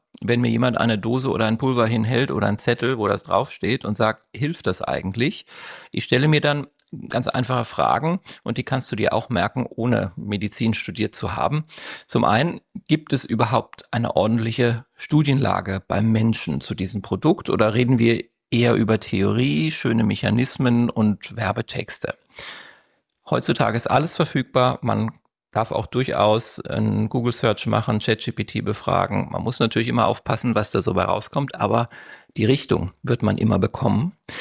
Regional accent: Berlin, Germany; ich komme aus Berlin, habe hier eine Praxis für plastische und ästhetische Chirurgie

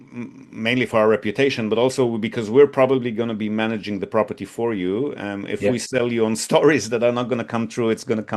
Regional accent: Israel; I'm originally from Israel

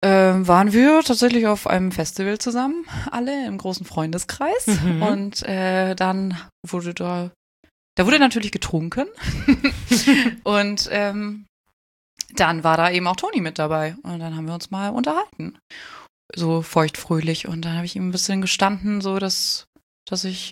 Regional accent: Baden-Württemberg, Germany; ich komme aus dem Schwarzwald, so richtig Süddeutschland, richtiges Land.

